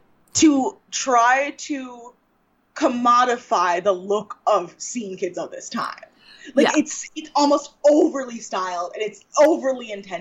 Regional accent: New York, United States; I'm a black Cubano woman. Like, I want to know why my people weren't represented here whatsoever. I'm from New York.

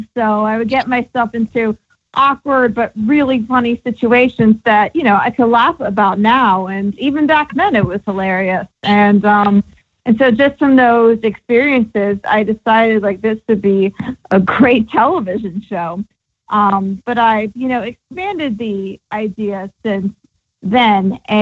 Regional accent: Atlanta, Georgia, United States; you know, I am from Atlanta, so it's still like, you know, home to me

